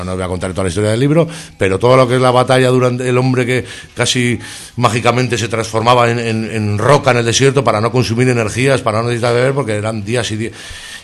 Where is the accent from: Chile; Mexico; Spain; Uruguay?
Spain; Barakaldo, Basque Country; Somos muy de Baracaldo.